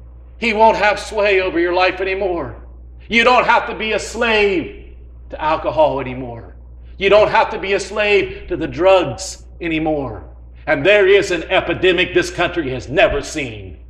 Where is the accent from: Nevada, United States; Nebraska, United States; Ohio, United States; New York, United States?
Ohio, United States; And I grew up around Captina Creek. And we had a beautiful creek because it was right below the coal mine.